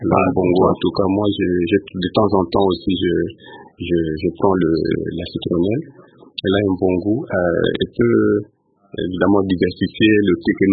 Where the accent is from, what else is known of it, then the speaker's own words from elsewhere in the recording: Kinshasa, DR Congo; Et même si chez nous, à Kinshasa, dans beaucoup de parcelles, on trouve cette plantule